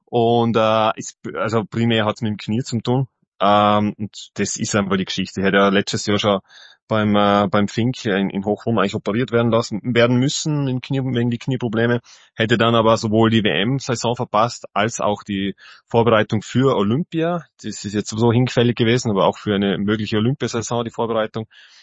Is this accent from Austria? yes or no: yes; Tyrol, Austria; als Tirolerin hat es mir einfach natürlich ein bisschen sehr verfolgt